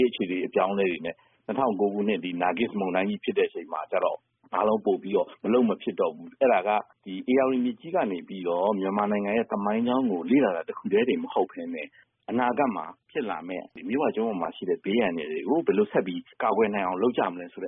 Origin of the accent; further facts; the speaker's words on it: Pathein, Ayeyarwady Region, Myanmar; born there; ကျွန်တော်ကအရာဝတီတိုင်းဒီပသိမ်မြို့မှာမွေးတာ